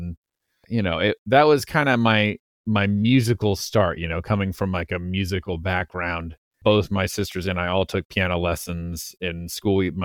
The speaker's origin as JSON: {"language": "English", "town": "Lafayette", "region": "Louisiana", "country": "United States", "tie": "born or raised there", "said": "The college I went to, which is in my hometown, which is the University of Louisiana at Lafayette"}